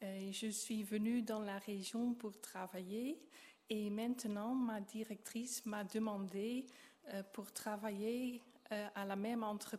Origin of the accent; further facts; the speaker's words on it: Netherlands; je viens de Pays-Bas et je viens vous dire au revoir malheureusement